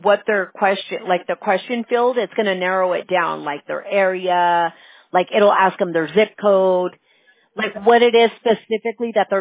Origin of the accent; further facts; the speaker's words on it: California, United States; California.